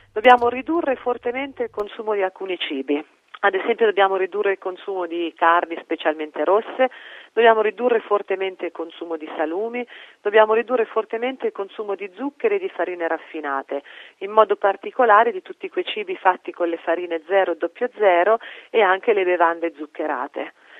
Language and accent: Italian; Umbria, Italy; Io penso agli umbri, visto che di origine sono umbra